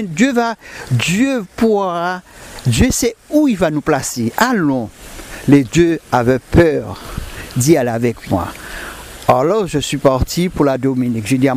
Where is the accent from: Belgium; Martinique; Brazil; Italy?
Martinique; je viens de la Martinique